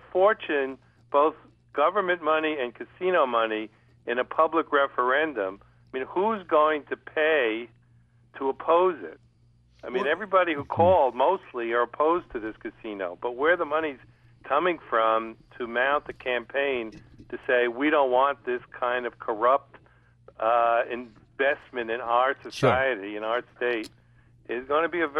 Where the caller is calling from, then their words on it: Saugerties, New York, United States; Hi, I'm from Saugerties